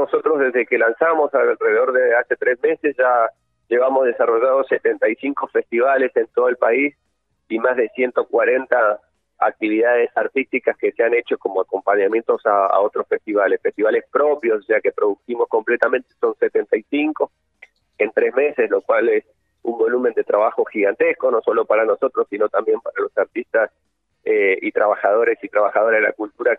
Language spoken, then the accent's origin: Spanish; Mendoza, Argentina; incluso yo soy mendocino, y felizmente mendocino y militante de base también